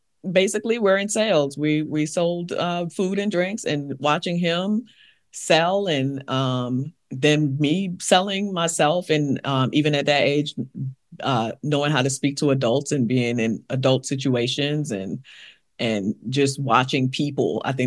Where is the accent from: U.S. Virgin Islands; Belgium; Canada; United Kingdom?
U.S. Virgin Islands; I grew up in the Virgin Islands. I grew up, I have a big family. I have a lot of siblings.